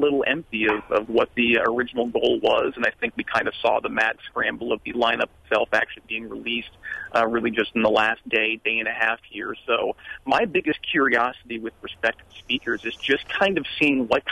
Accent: Indiana, United States; I think growing up in Indiana, even that predated me a little bit from his time in Congress

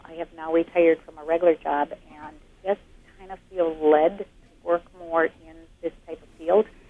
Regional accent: Wisconsin, United States; and I'm also from Wisconsin, so I've been trying to find out our laws and things

